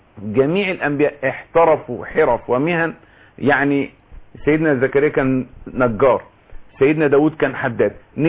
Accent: Egypt

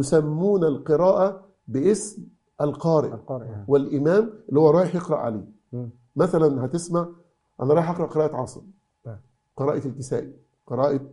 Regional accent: Egypt; احنا أصلا بنتكلم بلهجتنا في مصر.

